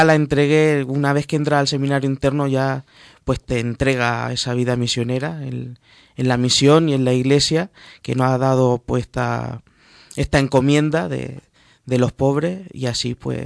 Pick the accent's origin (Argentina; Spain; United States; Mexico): Spain; Cartagena, Region of Murcia; De Cartagena, de la región de Murcia.